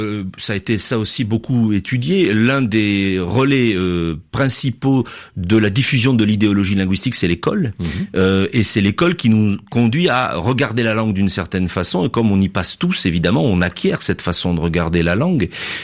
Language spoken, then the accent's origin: French; Marseille, Provence-Alpes-Côte d'Azur, France; l'une que je connais bien, c'est celle dont je suis issu, c'est la ville de Marseille.